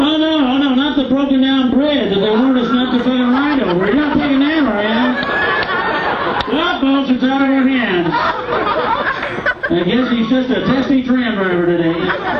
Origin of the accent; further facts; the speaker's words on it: Peoria, Illinois, United States; also born or lived in Yakima, Washington; I'm originally from Illinois. I had to run away from that fucking statement. We got the fuck out, dude. I was in Peoria originally